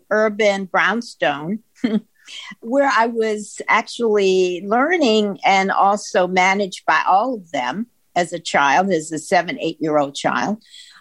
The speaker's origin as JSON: {"language": "English", "region": "the South", "country": "United States", "tie": "born or raised there", "said": "So I grew up in the South, as you know, in my own family environment"}